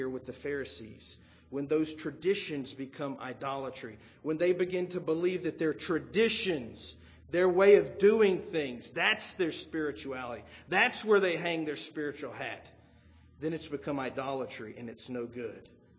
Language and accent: English; the South, United States; I grew up in the South, and, we sort of had traditions. Men worked.